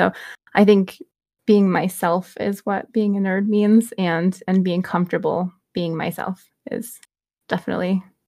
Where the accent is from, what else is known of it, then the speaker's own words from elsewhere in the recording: Midwest, United States; And growing up in the Midwest, that meant I was wearing sensible shoes and, you know, slacks with an elastic waistband by 22.